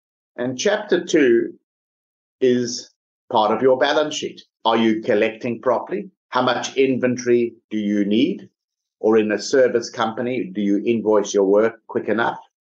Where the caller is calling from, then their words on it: Melbourne, Victoria, Australia; I'm doing amazing from Melbourne, Australia.